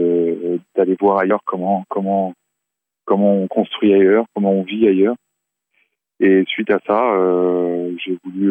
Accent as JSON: {"language": "French", "town": "Plénéjouan", "region": "Brittany", "country": "France", "said": "je suis originaire de Bretagne, donc dans les Côtes d'Armor, d'une commune qui s'appelle Plénéjouan. J'ai 25 ans"}